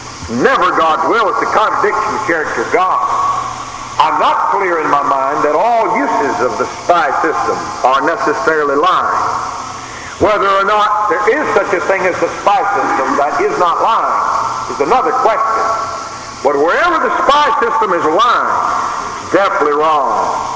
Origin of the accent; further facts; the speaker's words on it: Columbia, South Carolina, United States; Since I was from Columbia, naturally, I was interested.